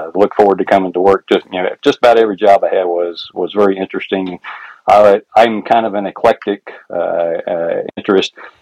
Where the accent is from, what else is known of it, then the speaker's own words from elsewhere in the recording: North Carolina, United States; Yeah, I grew up in North Carolina. Yeah, I went to college there, a little town called Mount Airy up in the mountains in North Carolina.